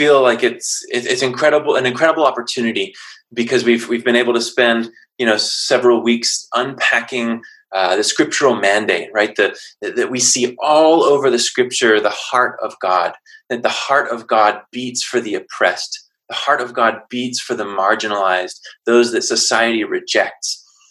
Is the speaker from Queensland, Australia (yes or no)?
no; Canberra, Australian Capital Territory, Australia; I'm half Australian, half American, grew up in Australia, in Canberra.